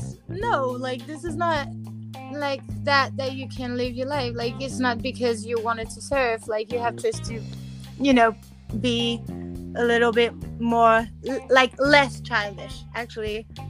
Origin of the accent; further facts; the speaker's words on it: southern France, France; English is a second language; now in Los Angeles, United States; I'm from France, born and raised actually like in the south